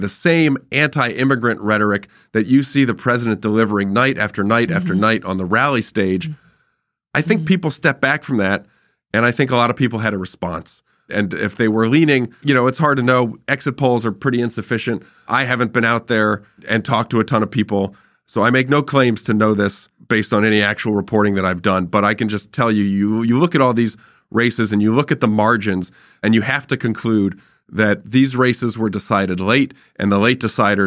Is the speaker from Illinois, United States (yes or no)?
no; Irvine, California, United States; I mean, I grew up in Irvine. So that's California's 45th district, and one of the districts that flipped.